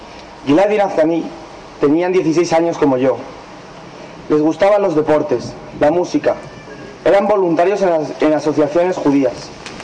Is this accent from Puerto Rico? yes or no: no; Spain; como español